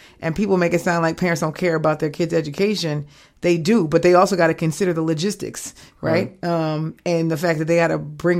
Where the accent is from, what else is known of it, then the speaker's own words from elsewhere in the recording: New York City, New York, United States; now in New Orleans, United States; I will tell you, I'm from New York, and when I moved to the city, you know, kids in New York do take the subway and the bus, right?